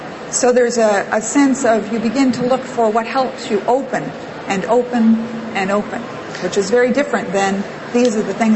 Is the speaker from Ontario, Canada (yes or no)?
yes; New Liskeard, Ontario, Canada; I grew up in New Liskeard, so I was in Northern Ontario, so I was very comfortable and felt more connected to a sense of spirit in a natural setting.